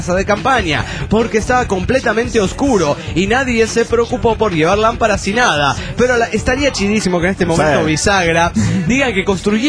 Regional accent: León, Guanajuato, Mexico; Hola, soy … de León, Guanajuato, México.

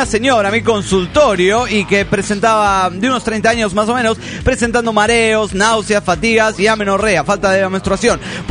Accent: Cochabamba, Bolivia; de Cochabamba, Bolivia.

